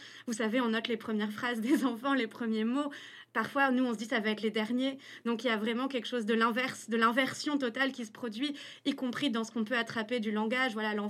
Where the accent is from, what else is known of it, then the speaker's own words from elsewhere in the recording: Toulouse, Occitanie, France; On a grandi à Toulouse